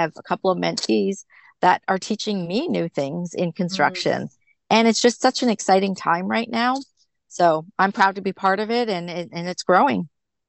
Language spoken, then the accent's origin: English; Toronto, Ontario, Canada; now in United States; So I'm actually Canadian. I live in the States right now, but I grew up in Toronto area